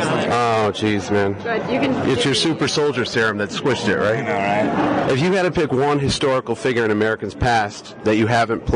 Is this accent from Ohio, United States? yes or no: no; Connecticut, United States; I'm from Connecticut.